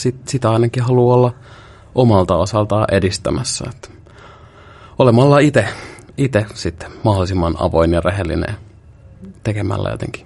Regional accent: Lahti, Päijät-Häme, Finland; also born or lived in Pori; mä oon alun perin Lahdesta kotoisin. Oon kyllä syntynyt Porissa, mutta jo ihan muutaman vuoden ikäisenä muutettiin Lahteen. Ja siellä on lapsuuteni viettänyt.

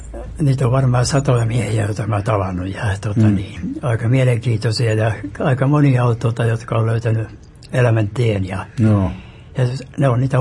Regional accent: Nivala, Northern Ostrobothnia, Finland; born there; Minä olen syntynyt Nivalassa Pohjois-Pohjanmaalla, mutta minä asuin silloin tuolla niin Kellokoskella ja oli töissä tuolla.

